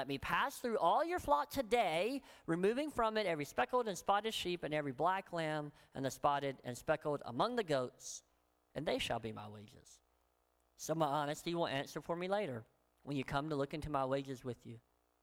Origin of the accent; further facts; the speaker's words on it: Tennessee, United States; But nonetheless, it was an odd, and I can say that I'm from Tennessee.